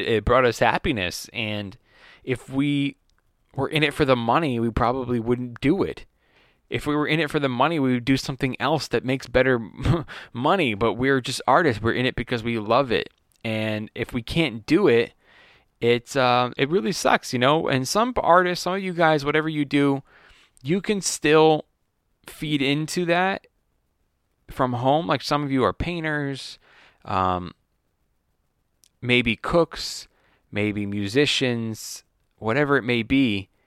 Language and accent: English; United States; as a human being, as an American, as an artist